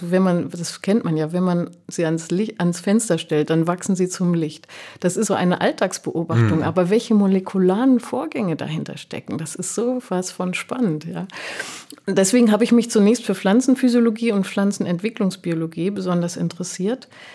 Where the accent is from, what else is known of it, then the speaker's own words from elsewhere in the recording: Munich, Bavaria, Germany; ich bin als kleines Kind in München aufgewachsen.